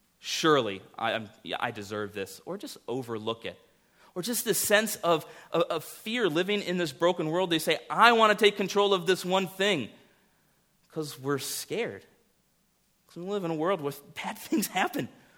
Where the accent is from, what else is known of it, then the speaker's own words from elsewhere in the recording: Miami, Florida, United States; I grew up in Miami. My home was broken into like 5 times growing up.